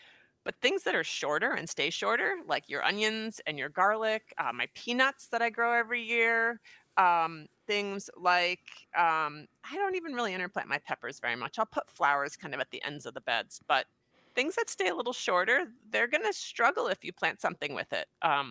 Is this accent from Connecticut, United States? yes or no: yes; Connecticut, United States; I was born and raised in Southern Connecticut, and I was out visiting my parents